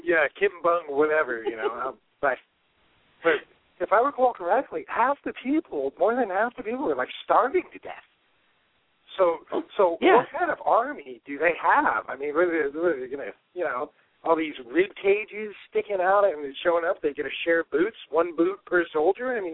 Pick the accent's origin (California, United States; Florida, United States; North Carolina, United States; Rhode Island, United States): Florida, United States; Growing up in Florida, I remember in school, in elementary school